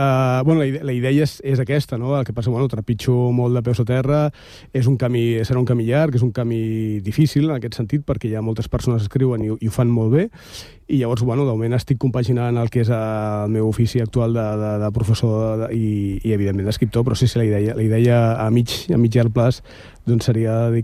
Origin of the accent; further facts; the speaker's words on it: Badalona, Catalonia, Spain; els que som de Badalona sempre ens han passat una mica això